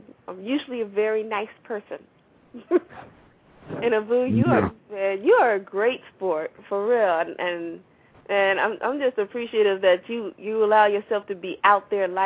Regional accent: the South, United States; I am from the South, you know.

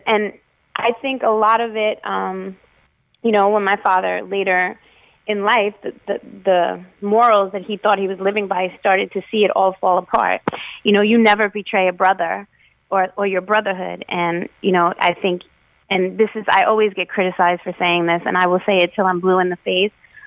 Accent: Brooklyn, New York, United States; Well, growing up in Bensonhurst in Brooklyn and seeing these men who are very respected by not only just other men, by women, by children

